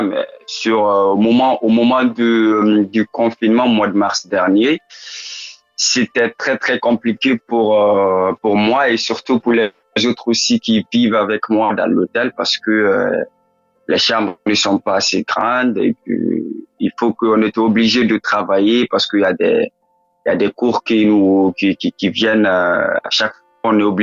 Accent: Guinea; moved away; je suis arrivé seul ici moi parce que là où moi je viens c'est en Afrique de l'Ouest, donc en Guinée

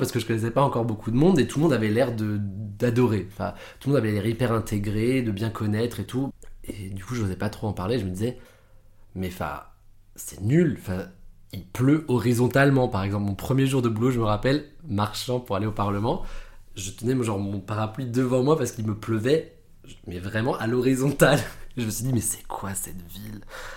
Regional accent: France; also born or lived in Netherlands / Italy; now in Brussels, Belgium; du coup, je travaille au Parlement européen depuis début février. J'ai grandi en France un peu, aux Pays-Bas, j'ai habité en Italie.

